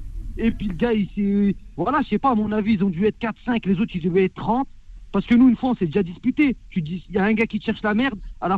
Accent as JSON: {"language": "French", "town": "Chalon-sur-Saône", "region": "Bourgogne-Franche-Comté", "country": "France", "tie": "born there", "lives_now": "Grenoble, France", "said": "Bah, je suis né à Chalon-sur-Saône, moi."}